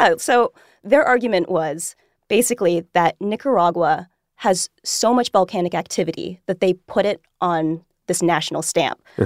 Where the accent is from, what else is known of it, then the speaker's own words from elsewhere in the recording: United States; So I'm Vietnamese American.